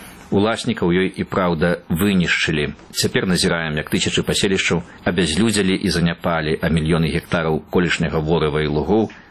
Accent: Brest Region, Belarus; Мая родная вёска ў Камянецкім раёне. Я ўжо пенсіянер. Зараз хата, у якой я некалі нарадзіўся, стала для мяне лецішчам. Там і праводжу цёплую пару года.

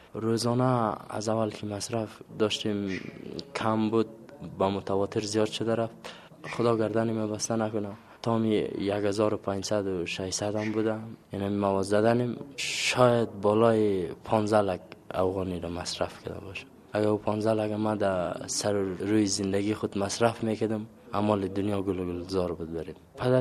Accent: Waras, Bamyan, Afghanistan; سه از بامیان هستم، ولسوالی ورس. ما 22 سال هست.

